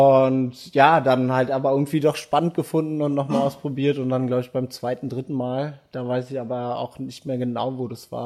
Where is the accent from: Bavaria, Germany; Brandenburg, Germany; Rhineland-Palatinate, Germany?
Brandenburg, Germany; Kleinmachnow; war in Kleinmachnow, wo ich aufgewachsen bin in der Nähe, an einem Düppel